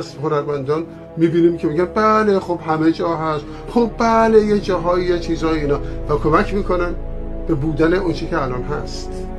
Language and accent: Persian; Iran; ما ایرانی هستیم و این تموم نمیشه، این آغازشه. ما با آنچه میسازیم ایرانی هستیم، نه با آن که فقط از دست میدیم، یعنی زبان، خاطره، فرهنگ، هویت.